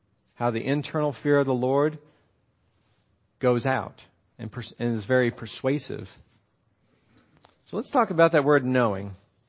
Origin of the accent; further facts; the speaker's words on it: Texas, United States; That's how you know I'm from Texas, y'all, right?